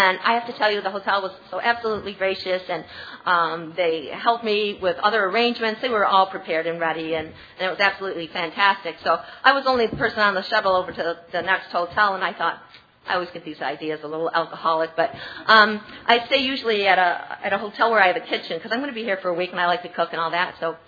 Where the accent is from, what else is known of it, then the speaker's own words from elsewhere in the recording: Rochester, New York, United States; I come from Rochester, New York. That's upstate New York.